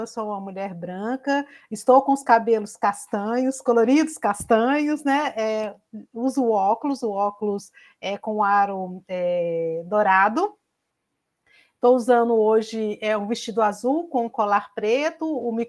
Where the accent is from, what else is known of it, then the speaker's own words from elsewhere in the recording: Belo Horizonte, Minas Gerais, Brazil; now in Campinas, Brazil; Belo Horizonte, de onde eu vim, né, nasci e cresci em Belo Horizonte, e também Campinas, de onde eu falo aqui neste episódio.